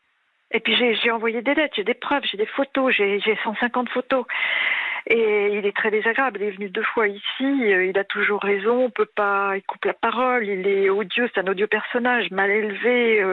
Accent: Normandy, France; also born or lived in Brazzaville, Congo; j'ai grandi en Normandie, vous avez dit que j'étais née en Afrique aussi, au Congo, Brazzaville, hein. Enfin, c'était l'ancienne Afrique équatoriale française, mais j'étais trop petite quand je suis revenue en métropole

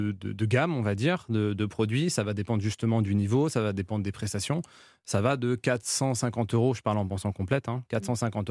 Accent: France; Parce qu'on est français

